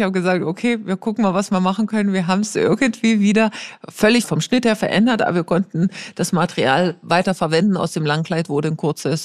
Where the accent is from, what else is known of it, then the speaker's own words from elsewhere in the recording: Saxony, Germany; born there; Ich bin gebürtige Oberlausitzerin